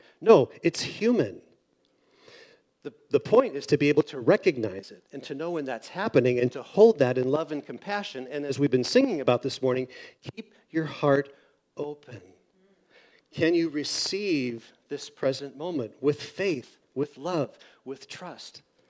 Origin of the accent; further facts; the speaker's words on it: Seattle, Washington, United States; And he said, "Yeah, you're from Seattle." "Yeah, I'm from Seattle."